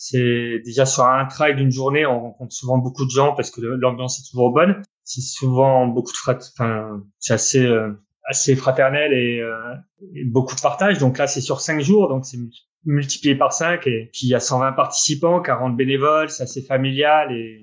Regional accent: Briouze, Normandy, France; Donc, je suis né en Normandie, où j'y ai passé 25 ans quasiment, avec mon papa et maman là-bas, à Briouze, dans une petite commune dans l'Orne.

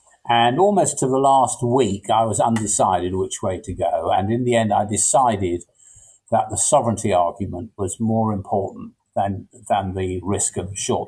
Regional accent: England, United Kingdom; But I'm English. I feel English, and the way my mind works is kind of what is Englishness?

